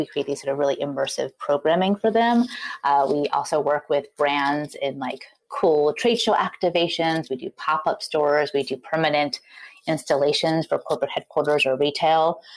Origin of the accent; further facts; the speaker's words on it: New York, United States; now in Portland, United States; I am a New Yorker born and bred. I have recently moved out to the West Coast. I'm now in Portland, Oregon.